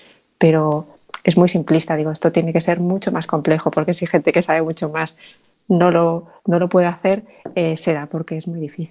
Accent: South Korea; now in Spain; O puedo hablar, por ejemplo, de mi país de origen, que es Corea

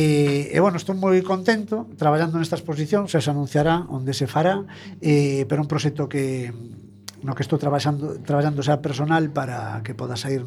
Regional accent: A Coruña, Galicia, Spain; Considérome tan coruño. Mira, o independentismo. Eu son independentista da Coruña.

